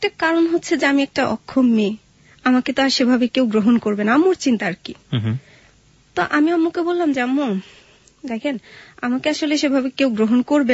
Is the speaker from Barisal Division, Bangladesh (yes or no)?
no; Dhaka, Dhaka Division, Bangladesh; আমি ঢাকাতেই বড় হয়েছি